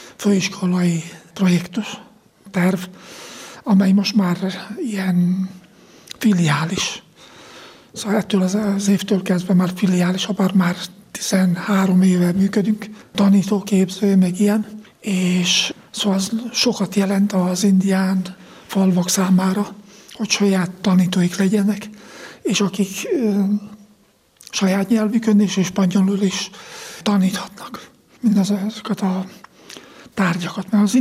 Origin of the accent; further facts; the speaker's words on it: Hungary; Próbálni minden esetre, annyi, hogy mégis papíron is meglegyen, hogy magyar vagyok, nem?